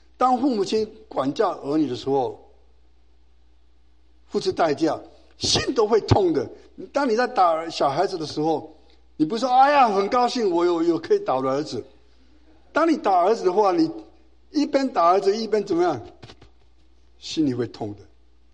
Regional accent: Taiwan; 我是从台湾来的

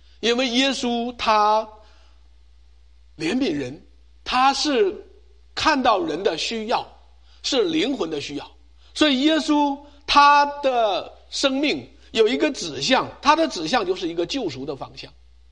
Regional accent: China; moved away as an adult; 那个时候我们从大陆来的那些留学生啊，都很不容易，拎两个皮包过来

